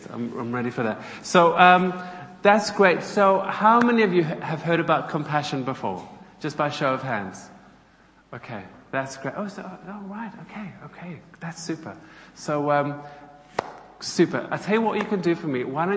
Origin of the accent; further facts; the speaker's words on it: Cape Town, Western Cape, South Africa; now in Newcastle, United Kingdom; So you can hear from my accent. I'm South African. I come from a little town called Cape Town.